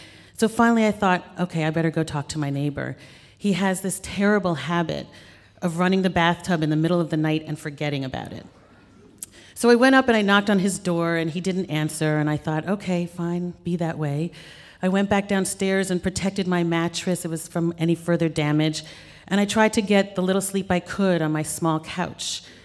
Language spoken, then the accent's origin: English; New York City, New York, United States; My brother and I grew up here in New York